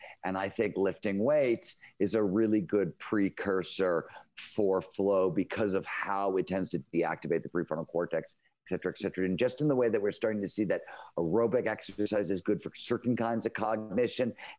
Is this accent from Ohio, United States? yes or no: yes; Cleveland, Ohio, United States; I grew up in Cleveland, Ohio, blue collar steel mill town in the 70s.